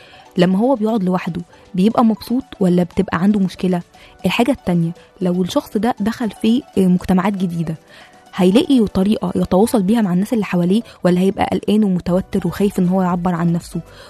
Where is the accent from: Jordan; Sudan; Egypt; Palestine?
Egypt; الكتاب طبعا امريكي بس احنا عندنا في مصر نفس المشكلة